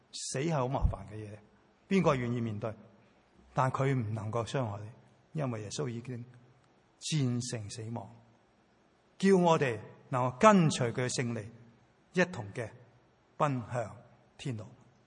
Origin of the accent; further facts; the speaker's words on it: Hong Kong; Chinese is a second language; 你知道我是香港人，但是我还是要用国语来讲道